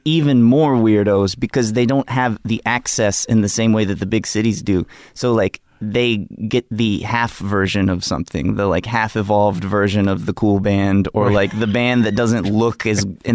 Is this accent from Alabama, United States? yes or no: yes; Gulf Shores, Alabama, United States; I grew up in a place called Gulf Shores, Alabama.